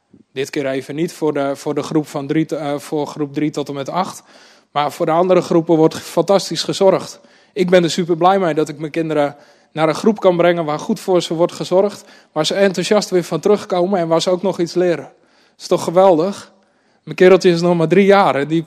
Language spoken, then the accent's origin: Dutch; North Holland, Netherlands; now in Groningen, Netherlands; Ik kom zelf uit Noord-Holland.